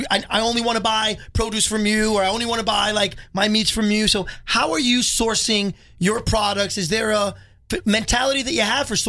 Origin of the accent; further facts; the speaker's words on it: New York, United States; now in Las Vegas, United States; I was working on the Strip, and I'm like, you know, I came from New York